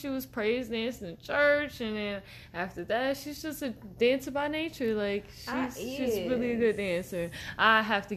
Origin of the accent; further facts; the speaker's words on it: Chicago, Illinois, United States; I am from Chicago. Shottown, stand up.